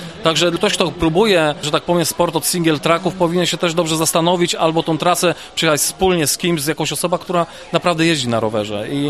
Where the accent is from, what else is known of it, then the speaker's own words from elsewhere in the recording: Międzylesie, Lower Silesian Voivodeship, Poland; jestem z Międzylesia, tutaj akurat z Urzędu Miasta i Gminy.